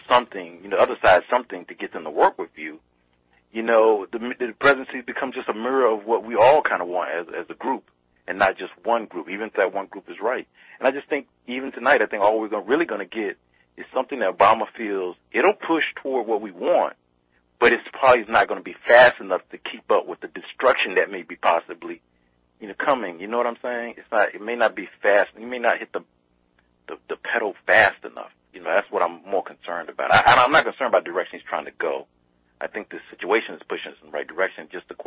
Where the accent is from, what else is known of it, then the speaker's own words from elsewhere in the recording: Florida, United States; Well, I grew up in Florida, and, you know, my father used to take me to spring training for a lot